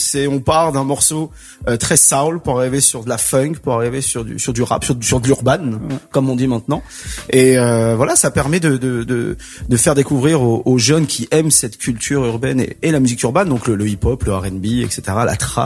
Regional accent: Garges-lès-Gonesse, Île-de-France, France; étant moi un produit de banlieue qui grandit avec la culture urbaine, parce que je viens de Garges-lès-Gonesse dans le 95

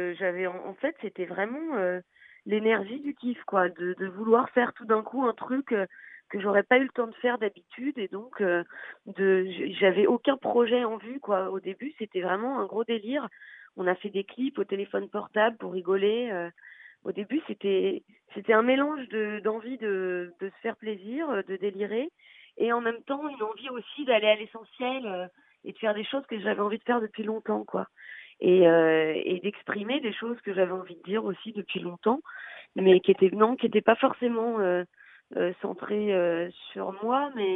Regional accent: Montreuil, Île-de-France, France; Montreuil.

